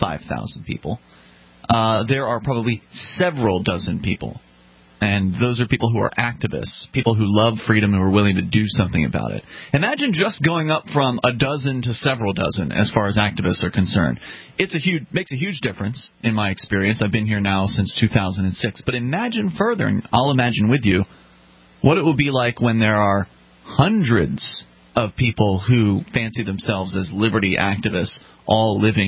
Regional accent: Sarasota, Florida, United States; now in Keene, United States; Because I know where I come from. I come from Sarasota, Florida.

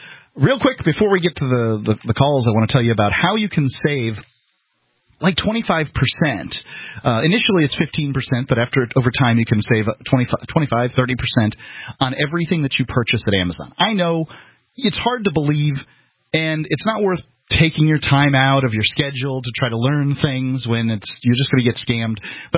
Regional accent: Florida, United States; Well, I remember I grew up in Florida

